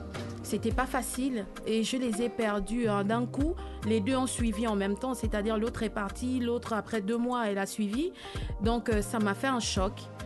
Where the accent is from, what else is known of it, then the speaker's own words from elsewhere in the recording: Benin; also born or lived in Togo; moi, j'ai grandi au Bénin et au Togo. Donc, j'ai appris là-bas et ce sont mes grands-parents qui m'ont élevée.